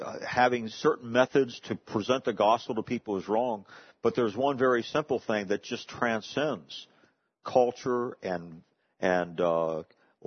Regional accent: Hagerstown, Maryland, United States; I came from a portion where there was not a large segment of blacks in our area growing up in Hagerstown.

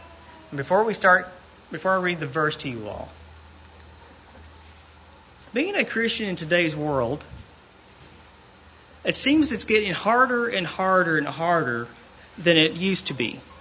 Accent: Lexington, Kentucky, United States; as he says, I'm from Lexington, Kentucky. I used to drive back and forth to Louisville. It's about an hour's drive up the interstate.

